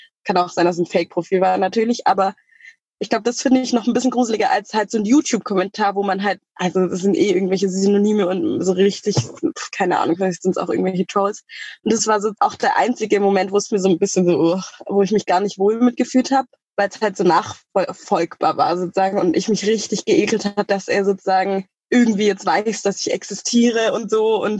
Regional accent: Germany; in Deutschland, da wo ich aufgewachsen bin

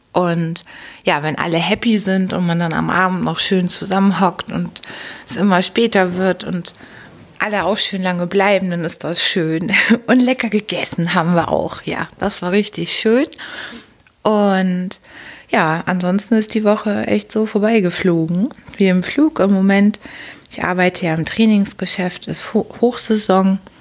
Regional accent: Hamburg, Germany; Und wir Hamburger mögen das aber auch, wobei Sommer und Sonne natürlich schöner ist, aber so als echtes Hamburger Dern kann einen das nicht schocken.

